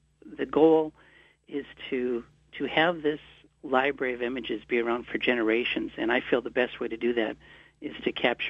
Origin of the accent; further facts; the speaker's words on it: Duluth, Minnesota, United States; I grew up in Duluth, Minnesota, Lake Superior's most western port city, and so I've always had that love affair with the Great Lakes